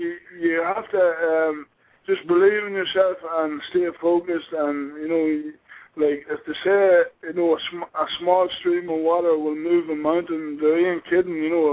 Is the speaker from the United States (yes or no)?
no; Ireland; Like a drink, but I'm Irish, nothing to do with anybody, and it's just me.